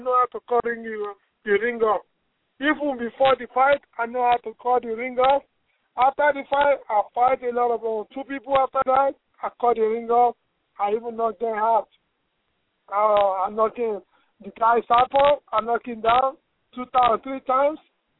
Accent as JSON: {"language": "English", "country": "Nigeria", "said": "So now where I'm from Nigeria, we don't look either face to argue."}